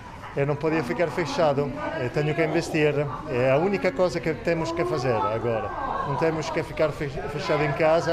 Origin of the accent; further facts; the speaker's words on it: Naples, Campania, Italy; now in Faro, Portugal; Eu venho da Itália, de Nápoles.